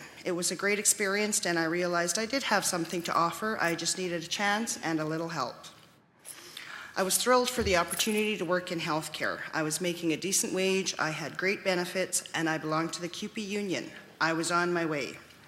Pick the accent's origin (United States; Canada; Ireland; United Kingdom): Canada; Muskowekwan, Saskatchewan; I am First Nation from Musk-Peaton in Saskatchewan.